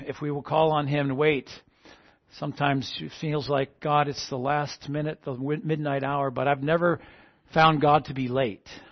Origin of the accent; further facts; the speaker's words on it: New England, United States; So I'm from New England